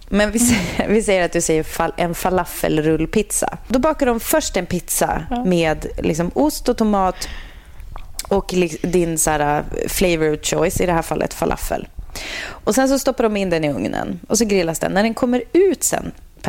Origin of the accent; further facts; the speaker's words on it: Sävar, Västerbotten County, Sweden; Jag kommer ju också från Sävar.